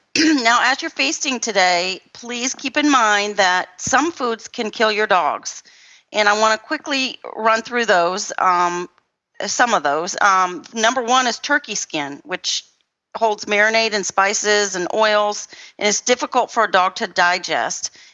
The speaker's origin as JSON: {"language": "English", "town": "Fort Worth", "region": "Texas", "country": "United States", "said": "I am your host from Fort Worth, Texas."}